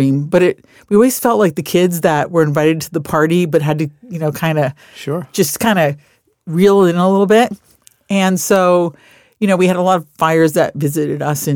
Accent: New York, United States; And I sound like a total Californian. I'm from New York and I'm not a tree hugger.

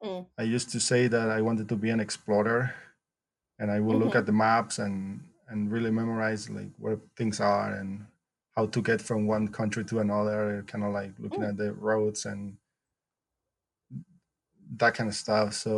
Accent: Nicaragua; English is a second language; now in United States; my dissertation is about bats in my home country, Nicaragua.

